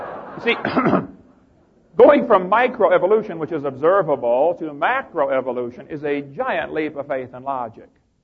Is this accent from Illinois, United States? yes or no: yes; Illinois, United States